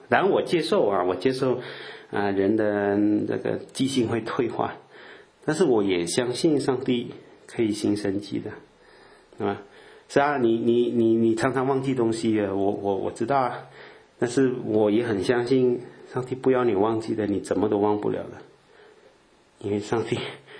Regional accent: Malaysia; 我只是要证明我是马来西亚的人啊

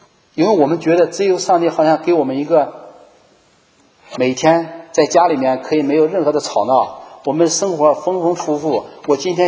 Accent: China; 我们中国人俗话有个说叫每家都有难念的经

